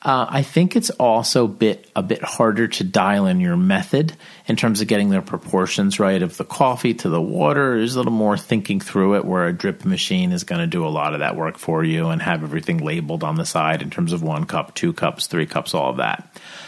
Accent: New Jersey, United States; And we're from New Jersey, so we have

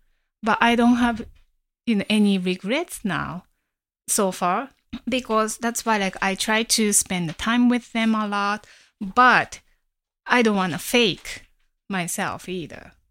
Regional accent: Japan; now in United States; But I'm from Japan, I'm Japanese, and I have family in Japan.

